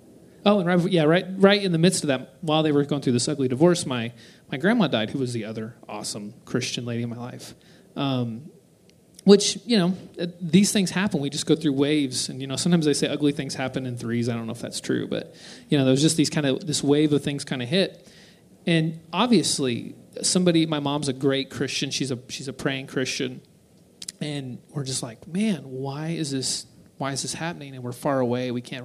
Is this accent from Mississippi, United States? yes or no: no; Colorado, United States; We've lived in different parts of Missouri since we've been married, but I grew up in Colorado, too.